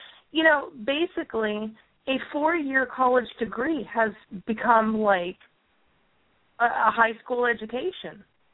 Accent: California, United States; I used to really like Wells Fargo because I grew up in California.

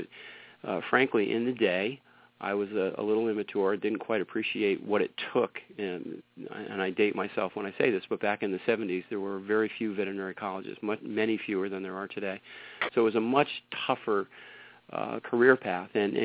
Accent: Connecticut, United States; now in Los Angeles, United States; I'm from Connecticut originally, and my family's just, they're saying, please, can we come to L.A.?

